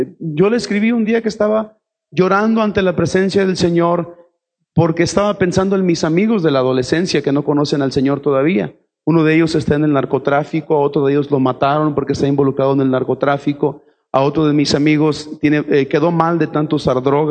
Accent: Ciudad Juárez, Chihuahua, Mexico; en nuestro caso, en Ciudad Juárez, de donde yo vengo

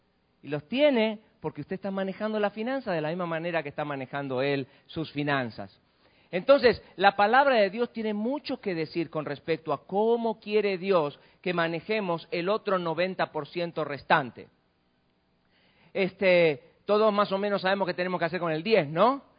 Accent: Argentina; Usted ya no es más mexicano y yo ya no soy más argentino.

